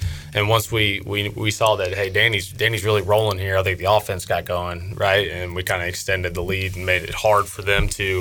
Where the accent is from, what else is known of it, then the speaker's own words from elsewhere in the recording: Memphis, Tennessee, United States; I'm from the Memphis area, so we had a couple Pirate faithful there cheering us on